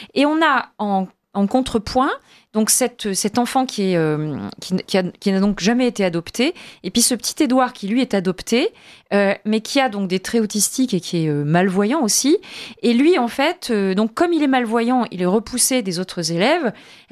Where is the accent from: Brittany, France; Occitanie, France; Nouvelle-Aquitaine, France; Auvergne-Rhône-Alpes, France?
Auvergne-Rhône-Alpes, France; Le Puy-en-Velay; moi, je n'ai pas vécu du tout au Maroc. Hein, je suis auvergnate et je suis originaire du Puy-en-Velay